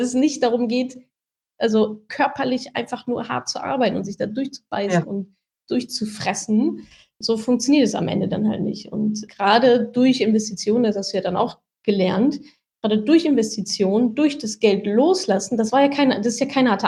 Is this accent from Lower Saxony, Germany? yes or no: no; North Rhine-Westphalia, Germany; Und ich komme ja auch aus dem Ruhrgebiet